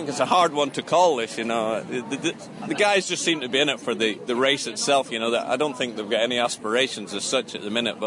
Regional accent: Bempton, Yorkshire and the Humber, United Kingdom; from Bempton.

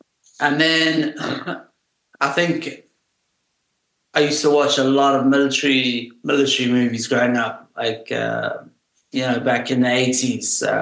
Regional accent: Johannesburg, Gauteng, South Africa; But when I was growing up in Johannesburg, don't get me wrong, it was still dangerous.

